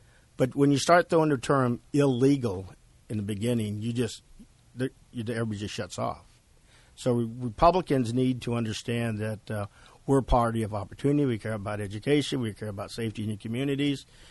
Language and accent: English; Los Angeles, California, United States; born there; I'm actually from Los Angeles, born just a few miles south of here.